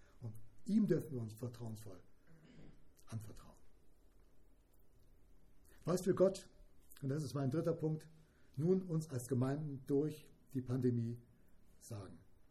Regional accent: Bremen, Germany; ich komme aus Bremen.

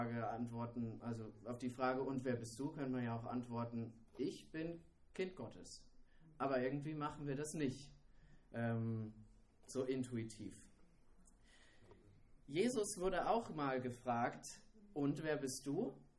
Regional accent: Erlangen, Bavaria, Germany; Sophie, meine Frau, ist auch dabei. Wir kommen aus Erlangen, also bei Nürnberg liegt das, und gehen in die Christengemeinde in Herzogenaurach.

